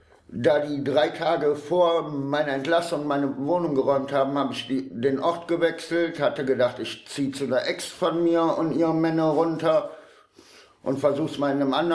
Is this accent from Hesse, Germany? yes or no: no; Düren, North Rhine-Westphalia, Germany; Also ich bin in Düren geboren, im März 81 und auch in Düren eigentlich aufgewachsen.